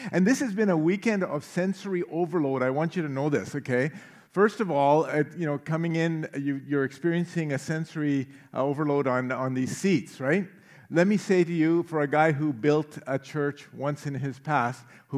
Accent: Powell River, British Columbia, Canada; There's something nostalgic that comes over me whenever I come to the Comox Valley, and it's because I grew up in Powell River.

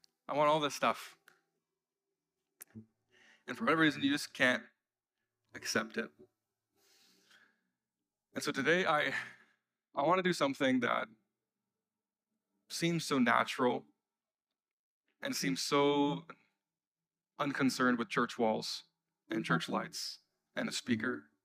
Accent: Canada; even though we're Canadian and we have privacy issues.

